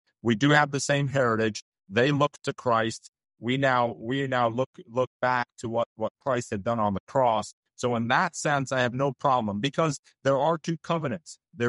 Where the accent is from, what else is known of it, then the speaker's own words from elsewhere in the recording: Israel; I talk about me growing up in Israel.